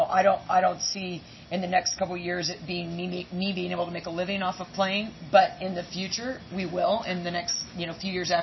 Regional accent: Oregon, United States; Well, I'm from the West Coast, and on the West Coast it's much more organized. It's been there for a lot longer. I'm from Oregon.

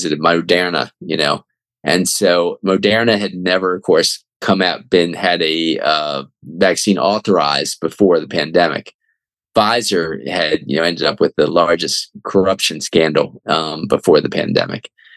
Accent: Baltimore, Maryland, United States; They actually are out of Alexander Brown, out of Baltimore, which is my hometown where I live now.

